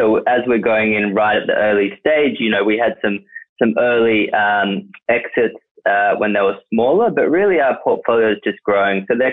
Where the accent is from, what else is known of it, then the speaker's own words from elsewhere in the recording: Australia; moved away as an adult; now in United States; I'm an Aussie who's been working in the California tech industry for the last 10 years now, first as an operator and then launching my own VC firm, Darling Ventures, out of San Francisco back in 2014.